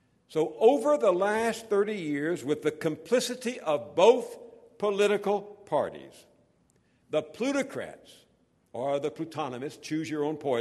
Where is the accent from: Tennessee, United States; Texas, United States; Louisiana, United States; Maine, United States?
Texas, United States; It calls to mind the story I heard growing up in Texas about the poker game